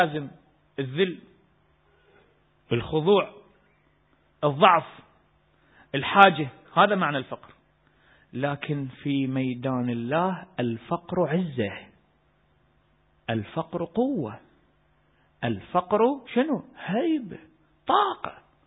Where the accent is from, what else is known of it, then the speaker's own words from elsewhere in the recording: Iraq; يسمونها عندنا بالعراق باللغة حسجه